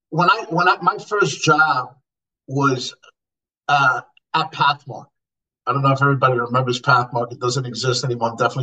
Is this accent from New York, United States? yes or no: yes; New York, United States; But, I mean, growing up in New York was awesome. I mean, I wouldn't have changed that for anything else in the world. And I loved growing up in New York in the 80s and 90s.